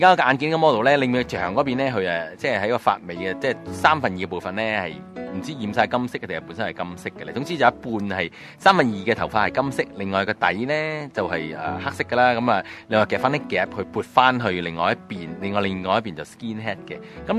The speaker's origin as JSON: {"language": "Cantonese", "country": "China", "said": "如果我哋中国人咧染到咁金咧，你啲眼眉咁黑啊，我哋眼又唔够 lift 咧"}